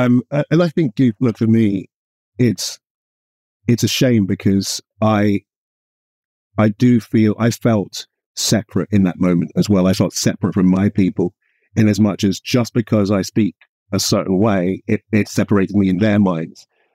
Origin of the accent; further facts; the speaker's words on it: London, United Kingdom; When I was a kid, growing up in London